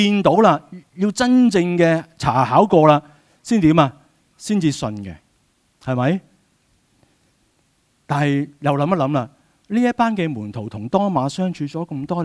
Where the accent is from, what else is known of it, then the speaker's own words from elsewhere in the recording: Hong Kong; 其实我们香港人都是很心急的嘛。